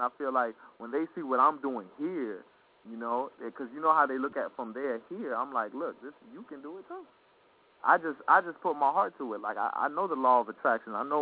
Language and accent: English; London, United Kingdom; born there; And I'm African, and I grew up here. So I look at the world in two different perspectives. Three, because I'm British. I was born in London, but my family's from Kenya.